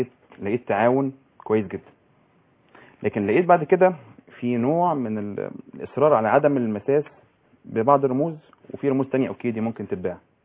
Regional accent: Alexandria, Alexandria Governorate, Egypt; بيجوا عشان يعملوا عمليات لمرضى غريبه في عندنا في اسكندريه

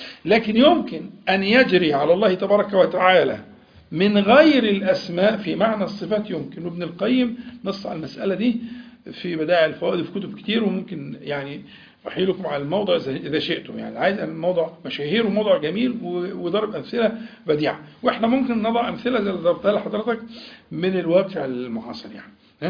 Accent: Egypt; يعني انت مثلا عندك ايه من احنا كمصريين يعني عندنا عبد المنعم ده اسم مشهور جدا

